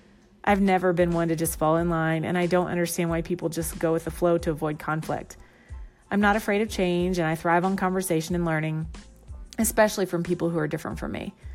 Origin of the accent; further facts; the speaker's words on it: Midwest, United States; I'm originally from the Central Midwest, and my family has roots in Tennessee. That means I was brought up in the Bible Belt